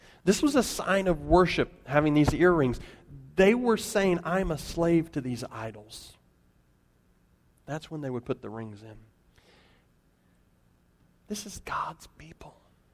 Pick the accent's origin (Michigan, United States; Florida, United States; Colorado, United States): Colorado, United States; I grew up in Colorado. Some of you know that.